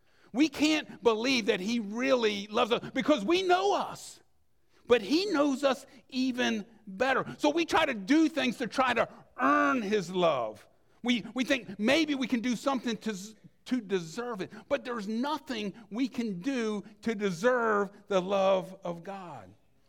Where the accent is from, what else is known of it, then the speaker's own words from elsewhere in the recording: Salisbury, United States; I grew up in Salisbury. My mother grew up in Salisbury. My grandmother grew up in Salisbury. So from the early 1900s, one of us was in Salisbury.